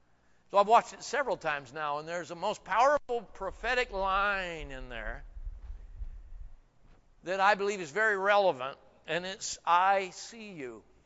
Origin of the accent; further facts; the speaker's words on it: Washington, United States; I come from Northwest Washington area, so most everybody is the left.